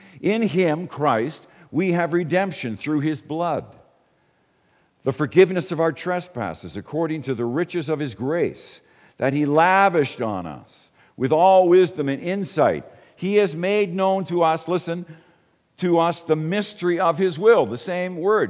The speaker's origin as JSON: {"language": "English", "country": "Ireland", "tie": "born there", "said": "I was born in Ireland."}